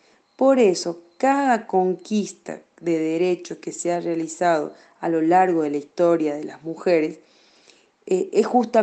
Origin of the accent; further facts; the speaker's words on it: Mosconi, Salta, Argentina; tengo 34 años y bueno, soy de Mosconi